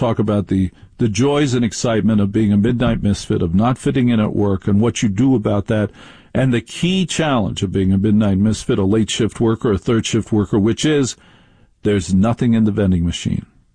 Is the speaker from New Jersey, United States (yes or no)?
yes; Maplewood, New Jersey, United States; And the key advice my parents gave me when I was growing up in Maplewood, New Jersey, was do whatever you want